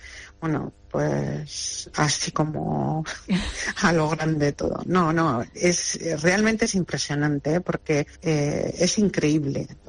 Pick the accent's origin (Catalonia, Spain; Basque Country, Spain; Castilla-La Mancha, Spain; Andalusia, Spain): Basque Country, Spain; Markina; yo que soy de Marquina